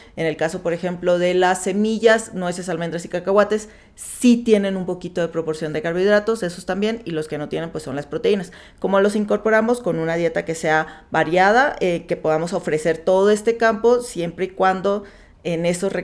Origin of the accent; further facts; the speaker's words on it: Mexico; Como humanos y como mexicanos es rápido